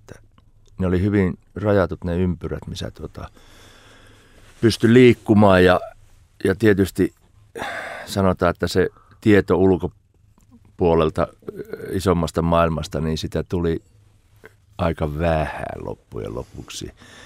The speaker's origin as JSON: {"language": "Finnish", "town": "Sievi", "region": "Central Ostrobothnia", "country": "Finland", "tie": "born there", "said": "Suomen sievin mies, eli Pohjanmaan, Keski-Pohjanmaan lakeuksilta Sievistä syntyisin ja juuret syvällä Härmässä."}